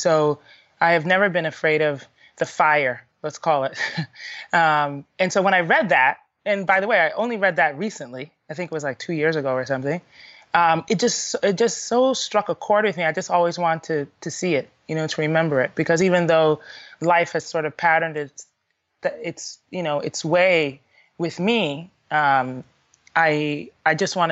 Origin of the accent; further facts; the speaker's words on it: Ghana; also born or lived in Connecticut, United States / Colorado, United States; Well, so I was born in Connecticut. My dad was getting his PhD, or two PhDs, in ethnomusicology and anthropology. He'd come from Ghana as a Fulbright scholar.